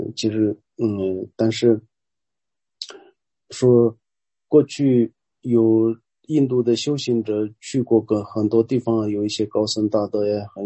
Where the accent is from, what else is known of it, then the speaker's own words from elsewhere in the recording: Yunnan, China; 就是我们云南那边也有个鸡足山嘛